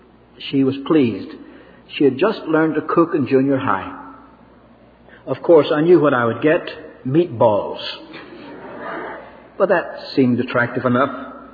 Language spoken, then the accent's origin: English; Ireland; I'm Irish. What are the Irish noted for?